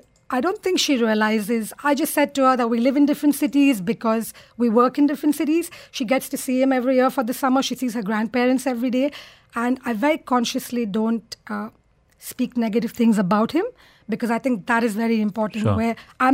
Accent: India; English is a second language; I come from India, where I grew up in a country where it wasn't heard of.

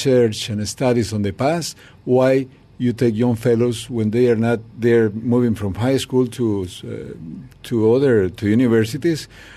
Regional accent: Costa Rica; and I'm from Costa Rica.

